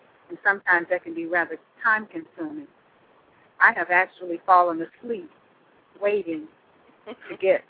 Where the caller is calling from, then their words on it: Stockbridge, Georgia, United States; I'm calling from Stockbridge, Georgia.